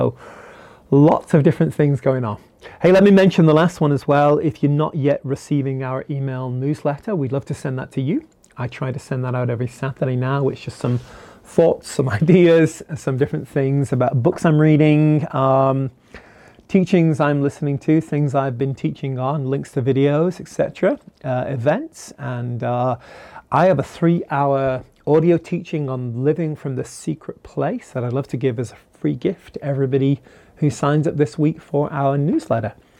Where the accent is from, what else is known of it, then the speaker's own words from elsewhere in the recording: United Kingdom; now in United States; I'm a Brit, now an American, living here in the United States.